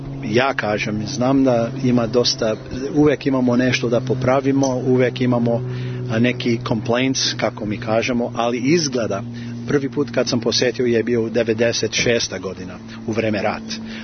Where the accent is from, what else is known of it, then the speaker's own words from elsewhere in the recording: Serbia; ja sam građanin, ja sam Srbin